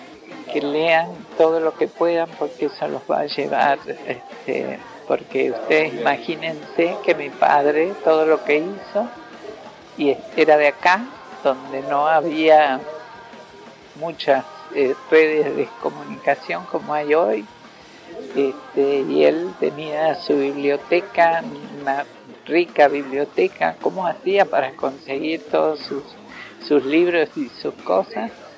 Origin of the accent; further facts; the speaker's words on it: San Luis, Argentina; born there; now in San Juan, Argentina; Nací en San Luis. … Y vivo ahora en San Juan.